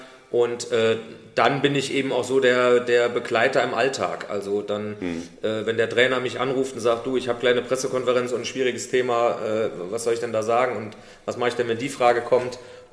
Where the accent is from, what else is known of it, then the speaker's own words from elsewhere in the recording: Saarland, Germany; ich bin Saarländer